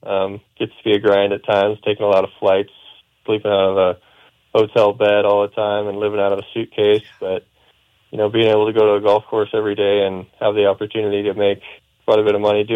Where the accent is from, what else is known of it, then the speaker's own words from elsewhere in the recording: Montana, United States; And so they get pretty curious about what it was like growing up in Montana, which is kind of cool.